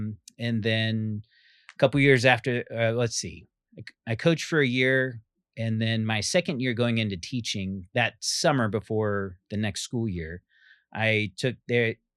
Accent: Columbus, Ohio, United States; moved away; I grew up in Ohio, born and raised in Ohio.

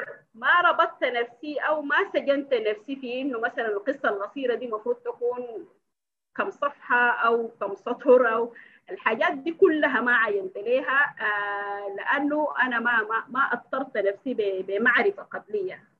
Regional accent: Khartoum, Sudan; born there; لأنه أنا برضو كزولة مولودة في الخرطوم والثقافة دي بقت جزء مني

